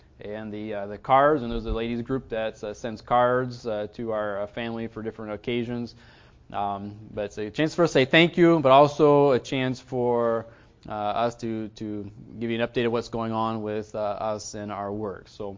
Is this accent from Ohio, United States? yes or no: yes; Lima, Ohio, United States; We're from Lima, Ohio. I think some of you know where that's at. So that's our stomping ground. It's where I grew up and learned my ABCs.